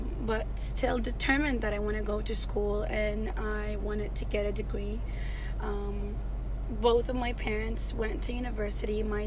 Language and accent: English; Syria; English is a second language; I'm from Syria originally. I was born and raised in Syria. I went to school there, and I actually lived in the war.